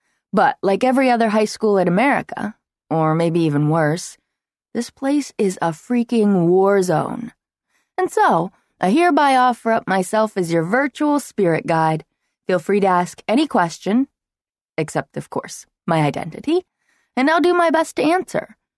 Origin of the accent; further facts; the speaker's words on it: Chicago, Illinois, United States; And anyhow, I'm from Chicago.